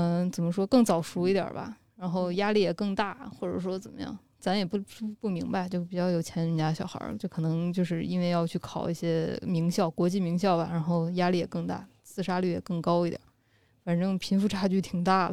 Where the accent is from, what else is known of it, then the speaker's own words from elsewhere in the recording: Xi'an, Shaanxi, China; now in Beijing, China; 如果我在北京干不下去，我能不能回到我们西安那边的三本或者民办学校当个老师